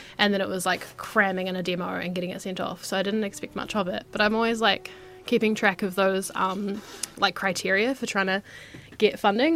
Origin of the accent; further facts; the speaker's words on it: Christchurch, Canterbury, New Zealand; I'm from Christchurch originally, so when I came here to study originally, I was driving back like every fortnight.